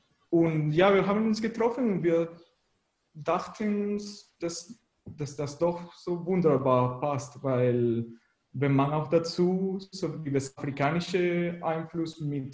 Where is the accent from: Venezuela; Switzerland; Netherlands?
Venezuela; German is a second language; now in Leipzig, Germany; ich komme aus Venezuela und wohne hier in Leipzig seit ein bisschen länger als 6 Jahren schon.